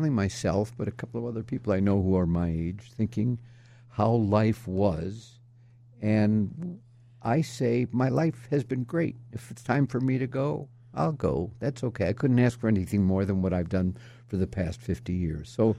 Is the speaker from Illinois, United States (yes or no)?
yes; Chicago, Illinois, United States; I lived off and on in the South Side as I was older. But I was born there, but I grew up in Rogers Park.